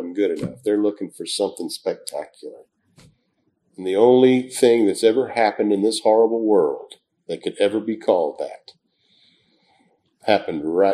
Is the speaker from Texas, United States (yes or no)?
yes; Pasadena, Texas, United States; I'm from Pasadena, Texas.